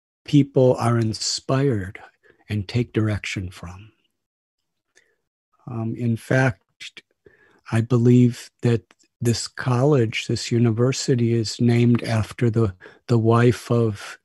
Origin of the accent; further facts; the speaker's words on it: United States; when I was a young boy growing up in America.